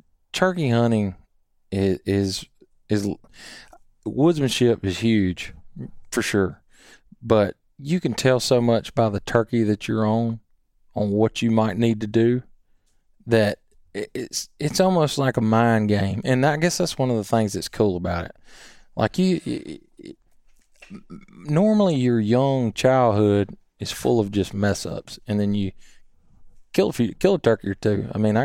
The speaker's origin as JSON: {"language": "English", "town": "Columbiana", "country": "United States", "tie": "born or raised there", "said": "He hunted with me growing up in Columbiana"}